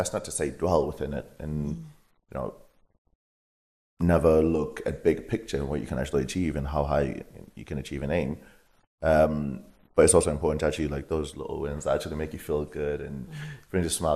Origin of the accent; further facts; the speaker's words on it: Zimbabwe; now in England, United Kingdom; being from where I was born in Zimbabwe, how we kind of grew up, moving to England, even maybe 5-6 years ago